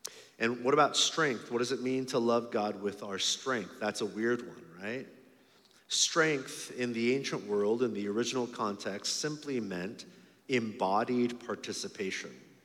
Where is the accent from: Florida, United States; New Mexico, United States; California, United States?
California, United States; And I'm from California. There's lots of cutting off that happens in my state.